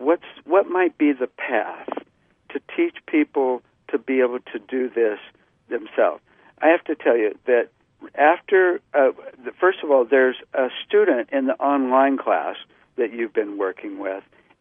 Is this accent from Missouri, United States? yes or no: no; Georgia, United States; When I was 16, I grew up in Georgia, and at this point when I was in high school, I was living in a county that was one of the most redneck counties in all of Georgia.